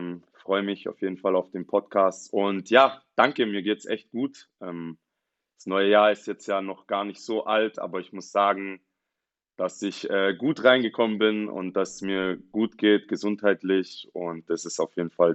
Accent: Ulm, Baden-Württemberg, Germany; ich komme aus Ulm. Das ist hier so mein Heimatverein.

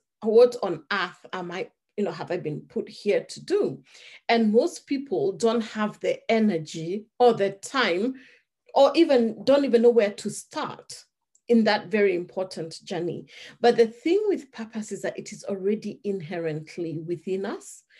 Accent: Kenya; accent: Kenyan British; I am a Kenyan girl with a Kenyan British accent

